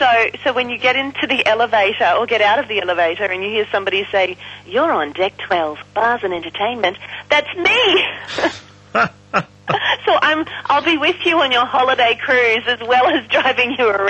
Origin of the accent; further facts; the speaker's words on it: Queensland, Australia; I had the great thrill of singing to 52,000 people in my home state.